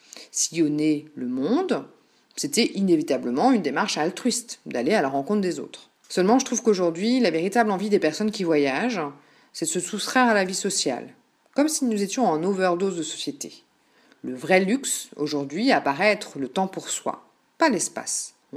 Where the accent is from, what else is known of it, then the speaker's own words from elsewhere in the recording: Brittany, France; En tant que bretonne